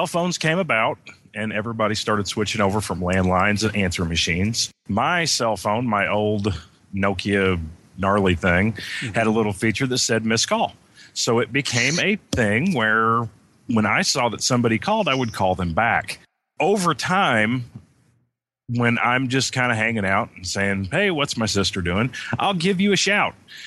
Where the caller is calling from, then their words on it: Indiana, United States; I am in the southwest tip of Indiana.